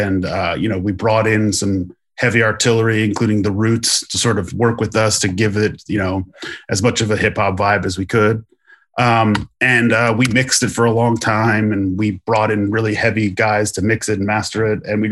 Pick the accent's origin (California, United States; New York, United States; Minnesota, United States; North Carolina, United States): New York, United States; I grew up on Long Island.